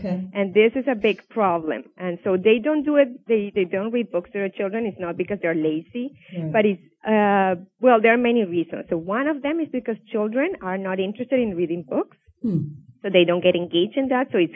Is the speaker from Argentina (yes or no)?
no; Colombia; English is a second language; moved away as an adult; now in United States; So I came to the U.S. 9 years ago. I was born and raised in Colombia, and I came here to do my PhD in developmental psychology